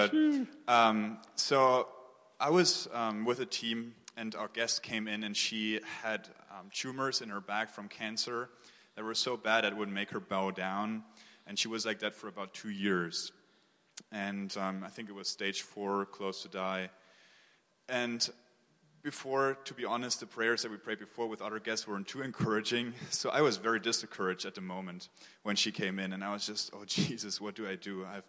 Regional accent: Germany; English is a second language; I'm from Germany, and I'm an engineer

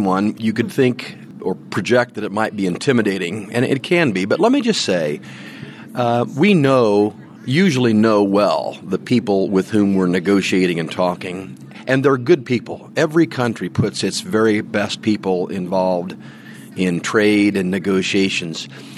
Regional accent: Tipton, Indiana, United States; Well, I'm from the Tipton FFA chapter, just about an hour north of Indianapolis here.

